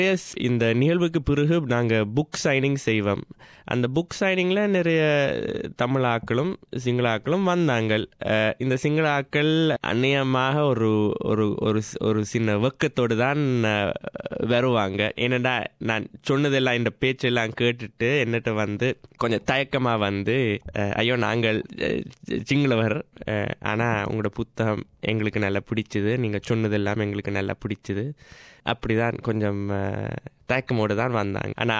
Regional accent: Colombo, Western Province, Sri Lanka; moved away as an adult; நான் கொழும்பில் தான் பிறந்து வளர்ந்த நான் ஒரு வசதி உள்ள குடும்பத்தில், என் அம்மா அப்பா யாழ்ப்பாணத்தில் தான் பிறந்து வளர்ந்தவங்கள். நான் இங்கிலீஷ் மொழியில் தான் படித்தேன். படித்த பிறகு நான் அமெரிக்காவுக்கு போனேன்

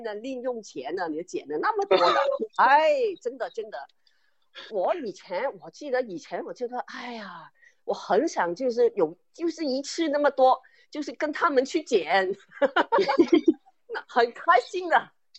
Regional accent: Vietnam; now in Melbourne, Australia; 我从小在越南过的鬼节是很热闹的。

